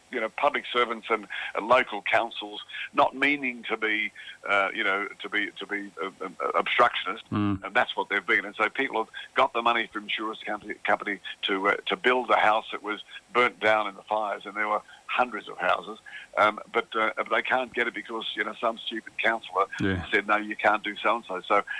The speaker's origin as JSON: {"language": "English", "country": "Australia", "said": "I'm an Australian"}